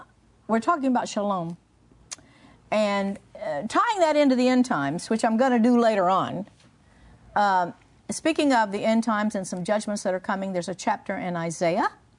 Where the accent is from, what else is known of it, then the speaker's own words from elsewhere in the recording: Oklahoma, United States; I grew up in Oklahoma, but I say roots.